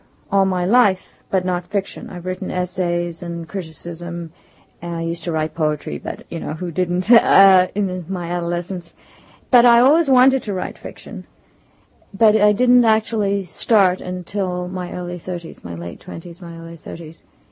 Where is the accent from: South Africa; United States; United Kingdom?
South Africa; what's interesting about growing up in South Africa relative to the novel